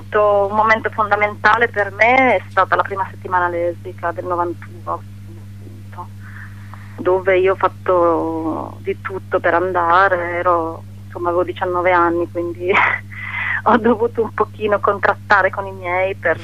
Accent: Pesaro, Marche, Italy; also born or lived in Bergamo / Bari / Milan; now in Bologna, Italy; sono cresciuta a Pesaro, diciamo, nel senso che sono nata per caso in provincia di Bergamo, e però sono cresciuta a Pesaro, quindi mi ritengo di lì, diciamo, e ho un po' girato, ho vissuto a Bari, ho vissuto a Milano, insomma adesso sono tornata a Bologna dal 2002 più o meno.

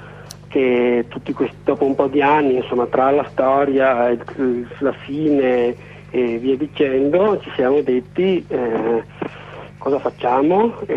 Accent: Veneto, Italy; Sono della provincia, però sono veronese, sì sì.

